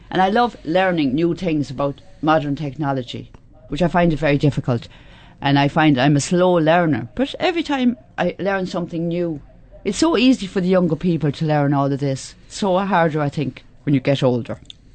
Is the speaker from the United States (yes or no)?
no; Limerick, Munster, Ireland; And the connection we have is we're both from Limerick originally, her dad and myself. Anyway, I did my leave cert in Limerick in, it was in 1970-something.